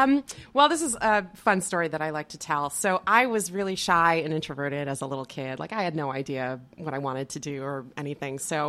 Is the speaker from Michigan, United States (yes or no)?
yes; Ann Arbor, Michigan, United States; In Arbor, Michigan.